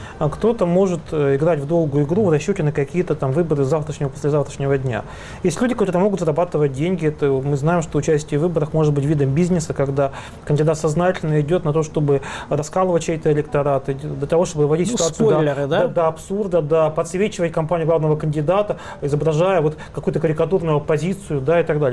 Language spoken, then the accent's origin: Russian; Moscow, Russia; Мы здесь живем, мы москвичи, мы хотели бы, чтобы наш город был комфортным